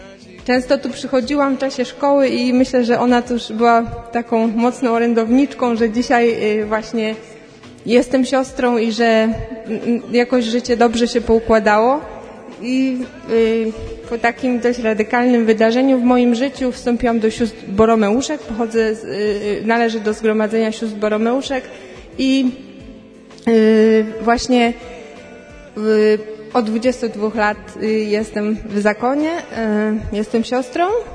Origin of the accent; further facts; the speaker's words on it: Łańcut, Subcarpathian Voivodeship, Poland; Urodziłam się w Łańcucie tutaj, także mogę powiedzieć, to też jest moja parafia. Tutaj też chodziłam do szkoły, do liceum ekonomicznego, a mieszkałam w dom rodzinnym w Woli Dalszej